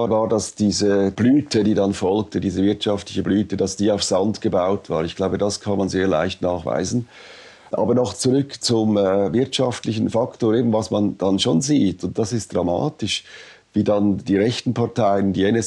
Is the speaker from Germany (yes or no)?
no; Switzerland; Nein, ich bin eigentlich extrem für Migration, das eben gerade als Schweizer.